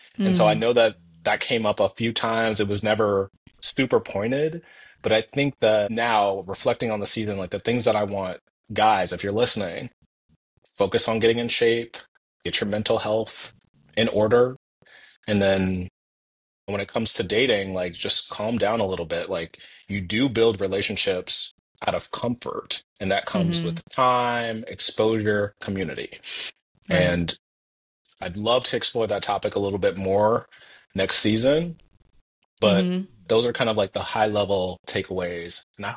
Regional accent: United States; that, I think that as an American, that's what my expectations of my neighbors are.

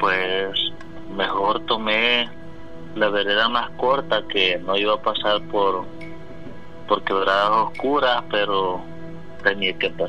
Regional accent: La Paz, El Salvador; now in New Jersey, United States; Originario de El Salvador, departamento La Paz y municipio San Juan de Pesonte, Cantón Esperanza.

